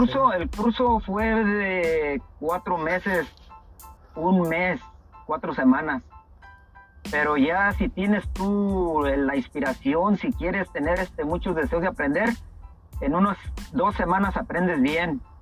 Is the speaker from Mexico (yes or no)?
yes; Morelia, Michoacán, Mexico; now in United States; yo soy de Morelia, Michoacán.